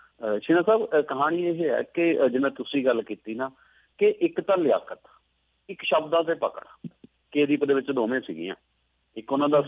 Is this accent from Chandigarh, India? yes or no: no; Punjab, India; ਅਸੀਂ ਪੰਜਾਬ ਦੇ ਵਾਸੀ ਹਾਂ, ਪੰਜਾਬ ਦੇ ਵਿੱਚ ਕਿੰਨੇ ਉੱਚੇ ਖਲਾਕ ਦੀਆਂ ਗੱਲਾਂ ਹੁੰਦੀਆਂ